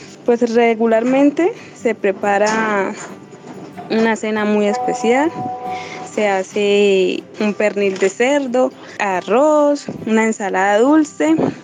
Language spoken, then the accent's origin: Spanish; Santander de Quilichao, Cauca, Colombia; soy del municipio de Santander de Quilichao, del departamento del Cauca